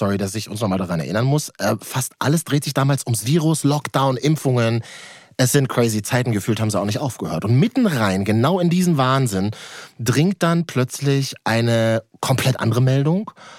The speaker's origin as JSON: {"language": "German", "region": "Berlin", "country": "Germany", "said": "Als Berliner, der nur Grau kennt, würde ich sagen, Märchenland"}